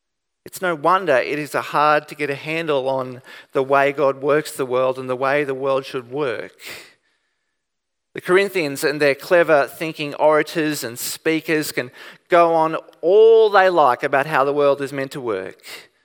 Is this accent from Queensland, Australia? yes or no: no; Byron Bay, New South Wales, Australia; There's also the New Age movement, which I grew up with in Byron Bay at high school.